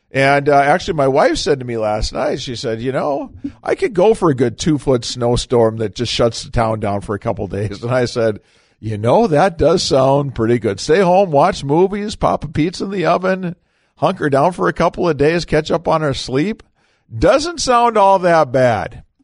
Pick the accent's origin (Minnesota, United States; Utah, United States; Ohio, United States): Minnesota, United States; St. Cloud; I remember growing up, I grew up around the St. Cloud, Minnesota area.